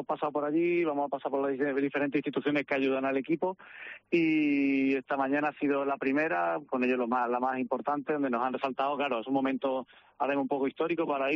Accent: Málaga, Andalusia, Spain; yo soy de Málaga

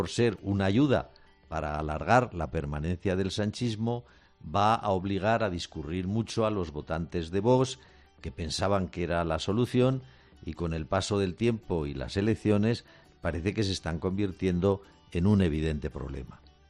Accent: Aragon, Spain; Como dicen en mi tierra aragonesa, aprovechando que estamos en marzo el garbanzal ni nacido ni para sembrar.

